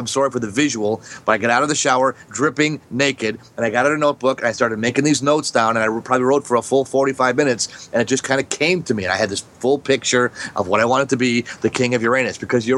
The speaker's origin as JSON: {"language": "English", "town": "Milwaukee", "region": "Wisconsin", "country": "United States", "tie": "born or raised there", "said": "Now, when I grew up in Milwaukee, Wisconsin, it's my hometown, there was a place there when I was a kid called the Moon Fun Shop."}